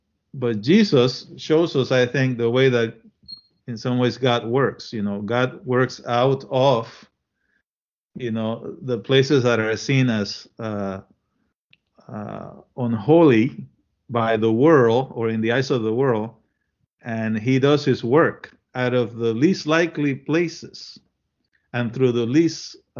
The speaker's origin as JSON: {"language": "English", "country": "Panama", "tie": "born or raised there", "also_born_or_lived": "Chile", "said": "You know, I was born in Chile and I grew up in Panama. But I come from a family that wasn't really involved in the church"}